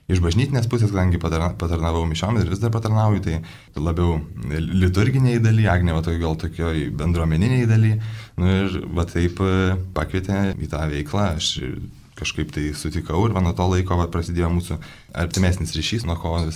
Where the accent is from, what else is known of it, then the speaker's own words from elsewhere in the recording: Kaišiadorys, Kaunas County, Lithuania; mes kadangi su Agne esam iš Kaišiadorių, tai mažas miestas ir mes ten, kaip sakyt, ir mokyklą tą pačią lankėm